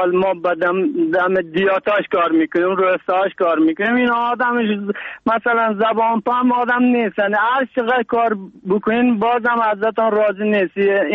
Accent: Afghanistan; now in Turkey; ما افغان هستیم.

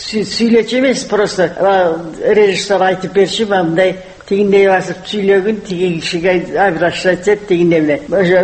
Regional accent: Karakol, Issyk-Kul Region, Kyrgyzstan; also born or lived in China; Мен кичине кезимде Каракол шаарында туруп турабыз. Кытайдан качып кайра келгенден кийин

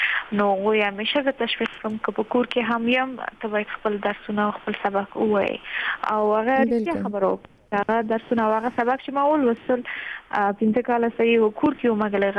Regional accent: Afghanistan; moved away as an adult; زه په دغه افغانستان کې پیدا شوی یم، هم دلته لوی شوی یم

